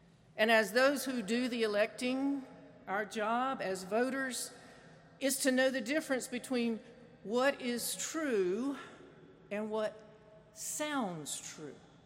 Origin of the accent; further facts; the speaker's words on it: South Carolina, United States; moved away as an adult; now in North Carolina, United States; So I was raised in South Carolina. Up until my mid-30s, I thought the Civil War was about states' rights.